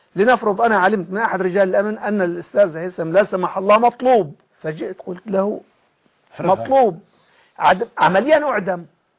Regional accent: Idlib Governorate, Syria; moved away as an adult; أنا كنت عضو قيادة شعبة والتمست الأعذار حتى هربت من سوريا.

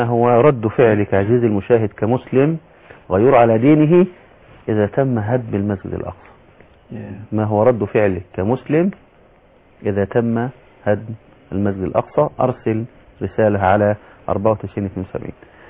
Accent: Egypt; نحن كمصريين

